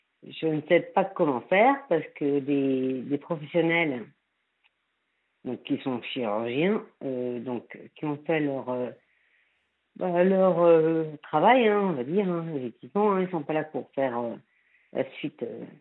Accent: Saint-Malo, Brittany, France; Et moi, je suis Malouine, de Villers-Vilaine.

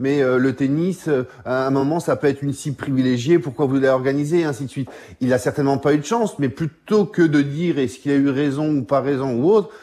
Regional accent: France; en tant que Français.

